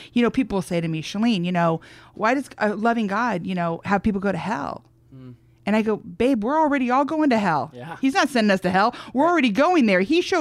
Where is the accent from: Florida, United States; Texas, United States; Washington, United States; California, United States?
California, United States; Malibu; And for me, growing up in Malibu, Beverly Hills area, that's sort of what it is.